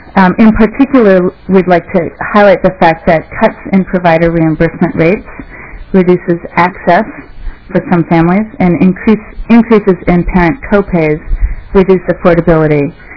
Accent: Lake St. Clair Beach, Minnesota, United States; I grew up in Lake St. Clair Beach when I was three. It's a small community in Washington County

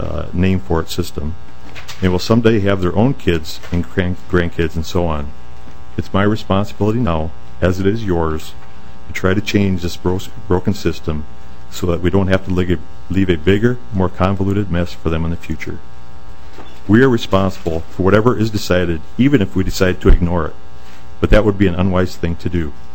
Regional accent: Anoka, Minnesota, United States; I'm from Anoka.

